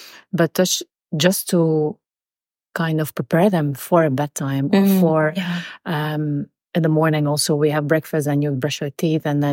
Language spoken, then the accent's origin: English; Belgium; now in Doha, Qatar; I've been in Doha for 12 years. I'm also a yoga teacher here. I'm as well from Belgium, like Camille. I have 4 kids